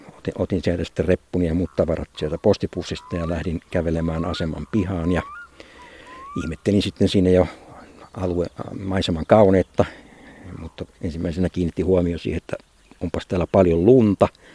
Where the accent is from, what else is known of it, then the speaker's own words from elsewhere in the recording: Helsinki, Uusimaa, Finland; mähän olen itse helsinkiläinen, ihan etelän poikki, ja mä en ollut koskaan käynyt tuota Seinäjokea pohjoisempana, kun mä sitten 73 toukokuussa ensimmäistä kertaa tulin Kilpisjärvelle